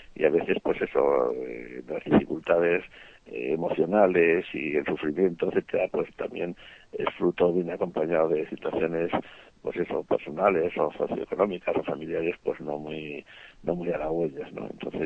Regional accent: San Sebastián, Basque Country, Spain; born there; yo nací en San Sebastián, que como sabe Paqui, seguramente también pues está 18 kilómetros de la frontera de Francia

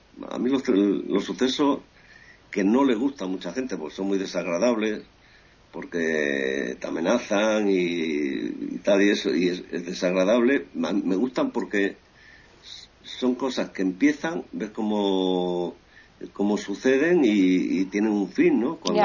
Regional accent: Equatorial Guinea; also born or lived in Ferrol, Spain; me crié en Guinea Ecuatorial, porque mi padre era militar, y he estado siempre de un lado para otro, y donde llevo más tiempo viviendo es en Cáceres, y estoy muy encantado de vivir en Cáceres. Desde el año 86

